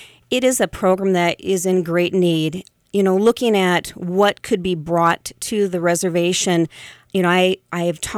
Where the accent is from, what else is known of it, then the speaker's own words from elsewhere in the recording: Baltic, South Dakota, United States; now in Sioux Falls, United States; I'm originally from Baltic, South Dakota, and have resided in Sioux Falls now for the last 11 years.